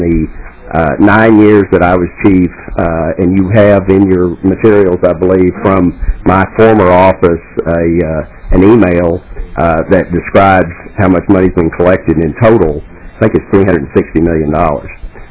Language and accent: English; Austin, Texas, United States; As you might notice from my accent, I'm from a little farther south of here than Minnesota, from Austin, Texas.